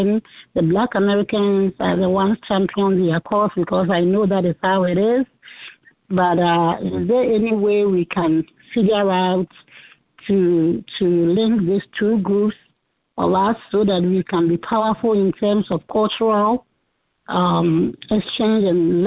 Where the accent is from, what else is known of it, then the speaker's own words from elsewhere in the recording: Ghana; now in Georgia, United States; I'm an African. I'm from Ghana, but I'm really much impressed about what you are doing. I'm here in Georgia